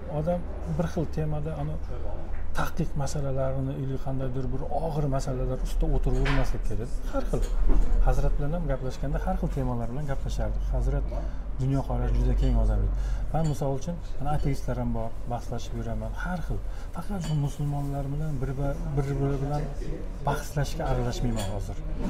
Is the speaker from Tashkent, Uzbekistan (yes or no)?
yes; Tashkent, Uzbekistan; born there; O'zim ham Toshkentda tug'ilganman.